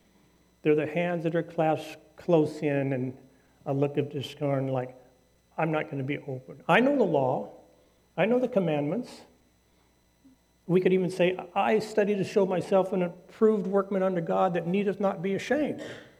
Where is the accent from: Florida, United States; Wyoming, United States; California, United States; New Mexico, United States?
California, United States; I grew up with a Missouri family, even though I grew up here in California.